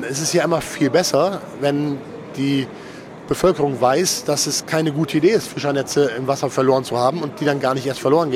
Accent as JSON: {"language": "German", "region": "Lower Saxony", "country": "Germany", "said": "Ich komme aus Ostfriesland"}